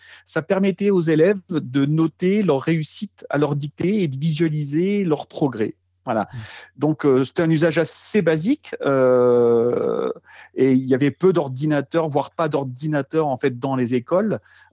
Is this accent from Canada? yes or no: no; Occitanie, France; Moi, j'ai passé en fait mon enfance dans les Cévennes tout seul parce que j'ai pas de frères et sœurs